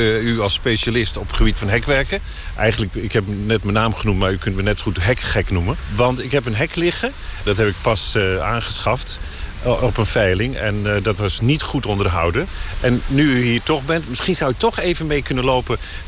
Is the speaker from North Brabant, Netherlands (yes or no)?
no; Amsterdam, North Holland, Netherlands; Ik ben een Amsterdammer, een echte Amsterdammer. Maar als u, en ik woonde op een van de grachten, de Keizersgracht in Amsterdam.